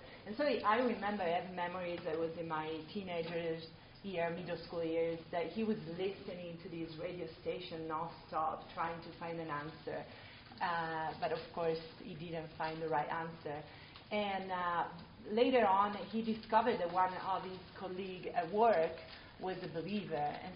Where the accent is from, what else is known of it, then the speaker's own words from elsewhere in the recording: Lombardy, Italy; born there; English is a second language; For me, I was born in Italy, close to Milan. That is one of the main cities in the country.